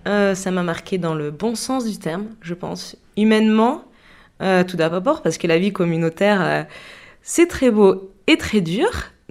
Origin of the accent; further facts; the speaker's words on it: Quimper, Brittany, France; born there; je suis née à Quimper, donc je suis arrivée à Bayonne par rapprochement familial avec ma famille maternelle.